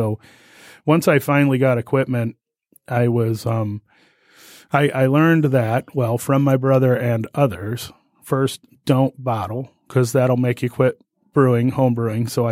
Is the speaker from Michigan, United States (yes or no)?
yes; Detroit, Michigan, United States; I am definitely originally from the Southeast Michigan area. I was born in Detroit, actually raised in Detroit, and then moved out Dearborn Heights and got married.